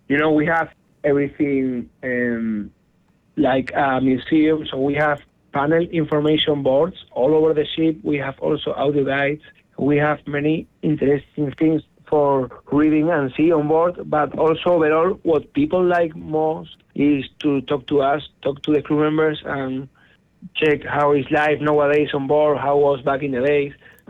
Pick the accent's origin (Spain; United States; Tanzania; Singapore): Spain; most of the guys right now, we are Spaniards, as we came from Spain